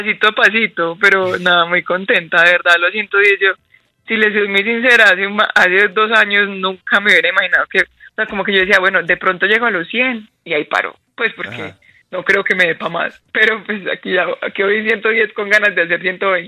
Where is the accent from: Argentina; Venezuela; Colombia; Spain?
Colombia; Pereira, Risaralda; Yo crecí, nací y crecí en Pereira.